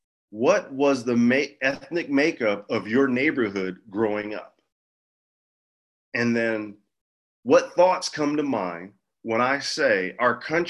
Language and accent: English; England, United Kingdom; growing up in England, we were well taken care of.